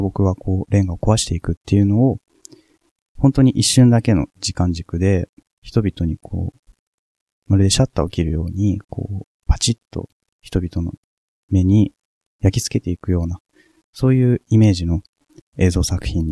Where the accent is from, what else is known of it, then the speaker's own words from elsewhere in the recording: Futako-Tamagawa, Tokyo, Japan; 二子玉川、僕が生まれ育った町っていうものが、こう、再開発で、どんどん壊されていって